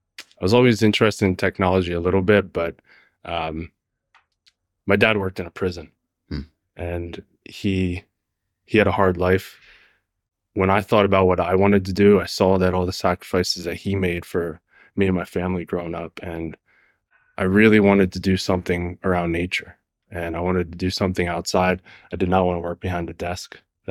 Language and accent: English; Lehighton, Pennsylvania, United States; also born or lived in Slatington; I grew up in Slatington, Pennsylvania, which is just outside of Allentown, for up until about fourth grade. And then I moved, and my family moved to Lehighton, which is right next to Jim Thorpe.